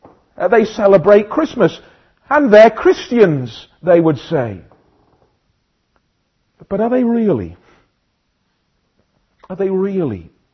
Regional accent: Wales, United Kingdom; born there; I was born in Wales, but I'm not a proper Welshman, somebody once said to me. Why? Well, for two reasons. Number one, because I don't speak Welsh. And number two, because my parents are English.

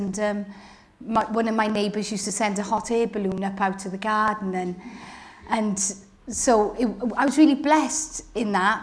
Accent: Cardiff, Wales, United Kingdom; also born or lived in Newport; I'm one of five sisters, and I was born in Newport. Okay. And brought up in Newport in the first couple of years, and then I moved to Cardiff.

